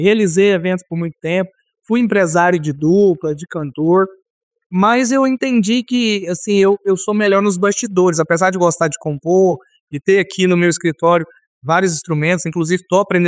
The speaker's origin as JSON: {"language": "Portuguese", "town": "Jataí", "region": "Goiás", "country": "Brazil", "tie": "born or raised there", "said": "a gente brincava quando era criança aqui em Jataí com violão."}